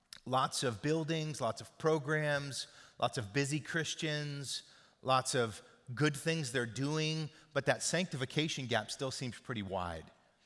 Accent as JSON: {"language": "English", "region": "Oklahoma", "country": "United States", "said": "Like if you look at my genetic makeup, you go, oh, you're from Oklahoma. Yeah, but look deeper. I'm not just from Oklahoma. I'm from Northern England."}